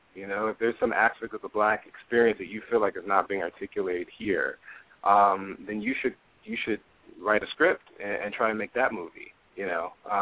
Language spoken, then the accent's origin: English; Houston, Texas, United States; I grew up in Houston, you know, big city